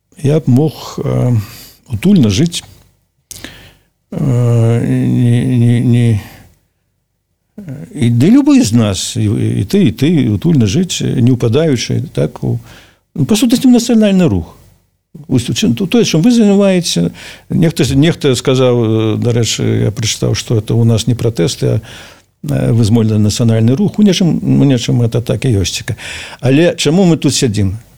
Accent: Belarus; Как и я рос в Беларуси.

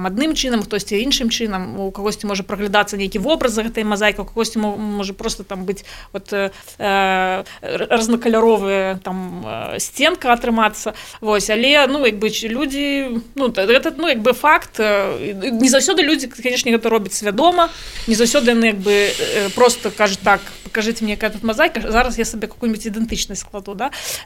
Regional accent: Belarus; а ми, білоруси, ми, у нас нафтоперепрацьовувачі заводи

